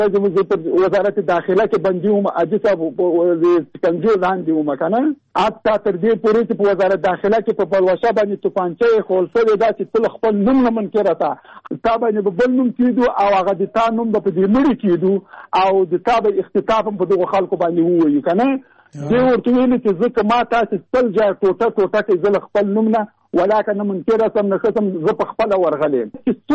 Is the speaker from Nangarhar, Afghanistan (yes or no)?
yes; Jalalabad, Nangarhar, Afghanistan; زه د جلال آباد.